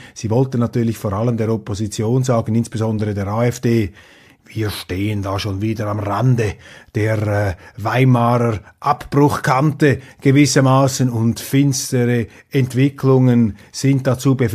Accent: Switzerland; Ich da als Schweizer Zaungast mitten auf der Pressetribüne

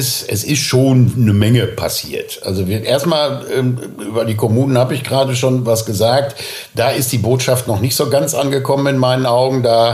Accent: North Rhine-Westphalia, Germany; Ich komme aus Nordrhein-Westfalen.

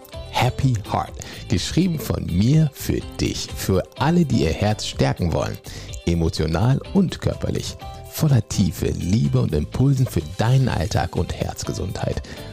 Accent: Bonn, North Rhine-Westphalia, Germany; heute komme ich gerade aus Bonn. In meiner Geburtsstadt, ja, ich bin in der Bönnsche Jung, wie du weißt.

